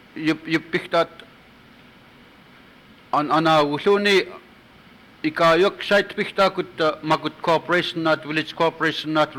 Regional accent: Hooper Bay, Alaska, United States; When I was a young lady, I grew up in Hooper Bay.

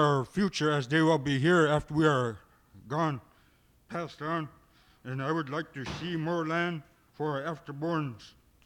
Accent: Wales, Alaska, United States; I'm from Wales, and I'm a shareholder of Wales Native Corporation and Bering Straits Native Corporation.

